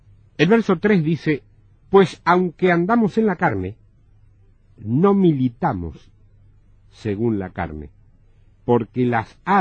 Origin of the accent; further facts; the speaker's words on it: Argentina; Si yo me voy a vivir a Alemania, sigo siendo argentino.